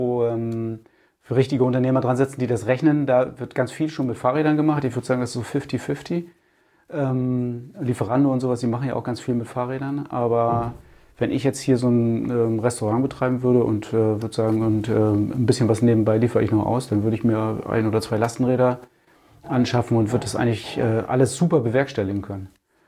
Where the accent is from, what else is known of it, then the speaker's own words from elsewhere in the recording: Cuxhaven, Lower Saxony, Germany; Also bei uns in Cuxhaven ist samstags immer Wochenmarkt.